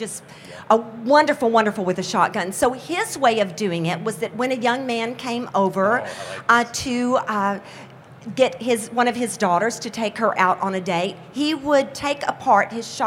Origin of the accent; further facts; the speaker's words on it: Houston, Texas, United States; from Houston